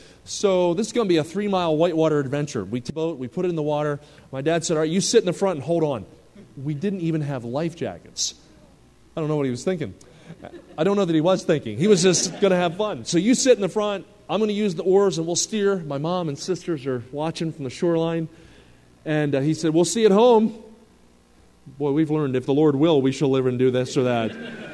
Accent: New Jersey, United States; I grew up in New Jersey, and I lived about 20 minutes from Philadelphia. My dad was a general contractor, and I remember he was the adventurous type.

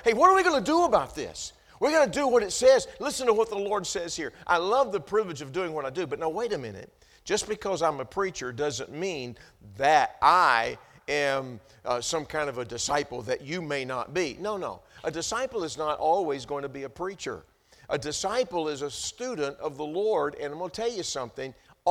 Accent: Texas, United States; But Texas is our home. I grew up in Texas, and about 5 years, a little over 5 years ago, we moved back there.

